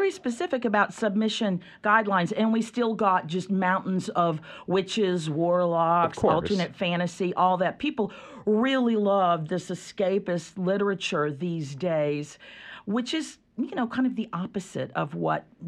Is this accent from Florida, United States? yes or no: no; Raleigh, North Carolina, United States; also born or lived in New York City; I was raised in Raleigh, so I'm local. I spent a good chunk of my life living in New York City, which was an interesting experience. And then I moved back here about 25 years ago because I really missed the South.